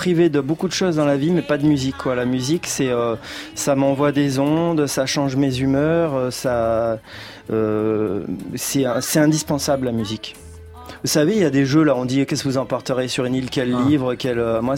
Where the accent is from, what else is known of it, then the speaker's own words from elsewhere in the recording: Marseille, Provence-Alpes-Côte d'Azur, France; oui, je suis de Marseille.